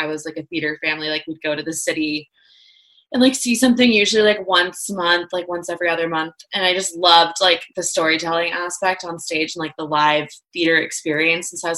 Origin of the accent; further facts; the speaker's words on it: San Francisco, California, United States; yeah, I'm from San Francisco.